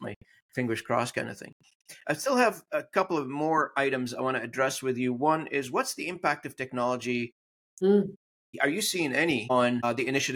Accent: Canada; there is a room for somebody to be nationalist, being a Canadian and speak whatever language I want to speak, but I can remain to be Canadian.

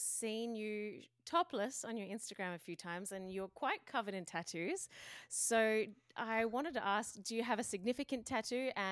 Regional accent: Western Australia, Australia; born there; I was born in West Australia.

